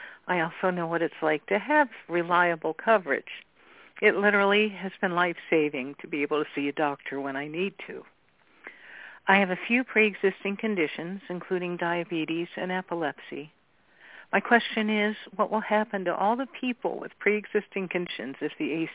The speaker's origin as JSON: {"language": "English", "region": "Pennsylvania", "country": "United States", "said": "I'm from York County in Central PA."}